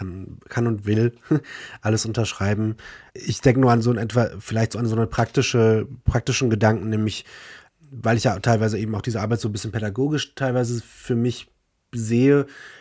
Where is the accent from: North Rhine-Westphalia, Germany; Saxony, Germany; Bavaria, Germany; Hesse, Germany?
Hesse, Germany; Wetzlar; ich bin gerade zu Hause in meinem Kinderzimmer und ich komme ja aus Wetzlar und da hat ja auch die Leiden des jungen Werther gespielt, ne?